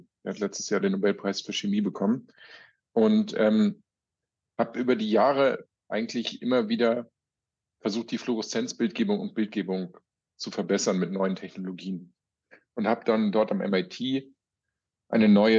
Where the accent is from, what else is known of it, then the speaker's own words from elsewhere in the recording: Hamburg, Germany; moved away as an adult; Ich komme ursprünglich auch aus Hamburg und habe dort Biochemie studiert.